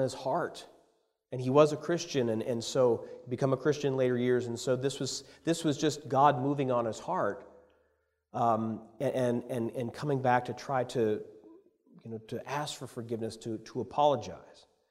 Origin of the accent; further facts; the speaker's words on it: Pennsylvania, United States; We're from Pennsylvania, Northwest Pennsylvania.